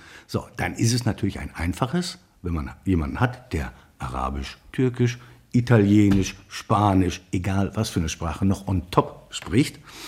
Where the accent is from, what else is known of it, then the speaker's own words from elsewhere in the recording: Dortmund, North Rhine-Westphalia, Germany; dass ich gebürtiger Dortmunder Bodelschwinger Junge bin, sondern dieser Fokus lag dann auf dem Migrationshintergrund und daran haben sich einige aufgerieben. Und dann war ich der Einzige mit türkischem Migrationshintergrund in Dortmund.